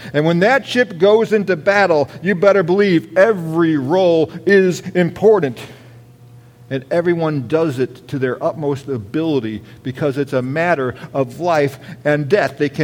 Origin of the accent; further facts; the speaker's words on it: Chicago, Illinois, United States; I grew up in Chicago. I was a Chicago Bears fan.